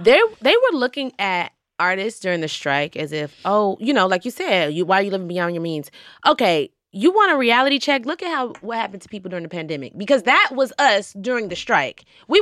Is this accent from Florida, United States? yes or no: no; Georgia, United States; now in New York, United States; in New York it was originally like I'm from Georgia, so you open carry.